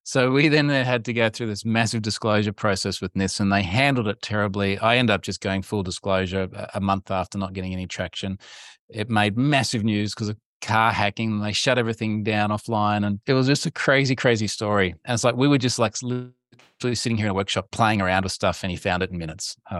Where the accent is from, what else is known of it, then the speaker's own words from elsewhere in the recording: Australia; I'm Australian, as you can probably hear.